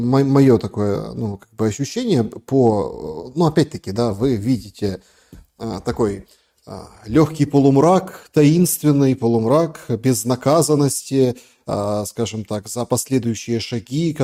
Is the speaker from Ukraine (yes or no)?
yes; Ukraine; Я не могу об этом молчать, потому что я украинец